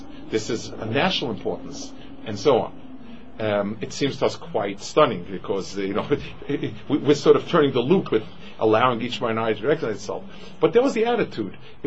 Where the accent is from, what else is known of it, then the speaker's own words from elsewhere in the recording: United States; We grew up in the States.